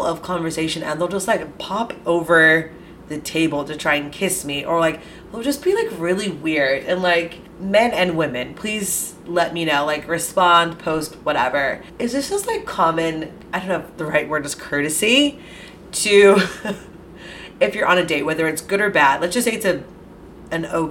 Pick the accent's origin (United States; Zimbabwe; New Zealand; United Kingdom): United Kingdom; England; I'm just very English. I think that's what it is to my core.